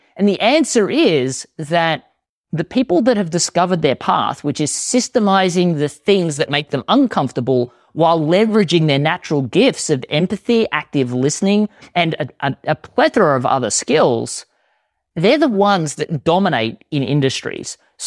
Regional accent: Australia; now in United States; Well, I am Australian

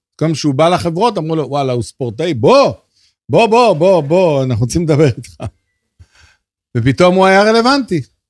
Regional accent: Karmiel, Northern District, Israel; בקרמיאל, ואמא שלי הייתה מחנכת, ואני הייתי בבית קטן בערבה בקרמיאל. כן, אז אני גדלתי בקרמיאל.

